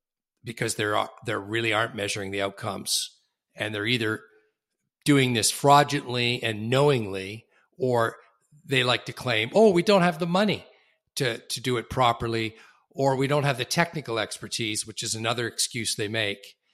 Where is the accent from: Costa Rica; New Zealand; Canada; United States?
Canada; despite the fact that I'm Canadian